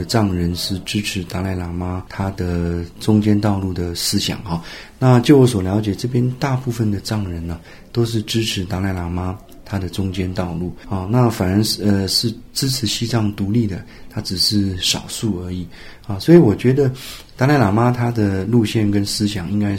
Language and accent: Chinese; Taiwan; 那么我是从台湾来的哈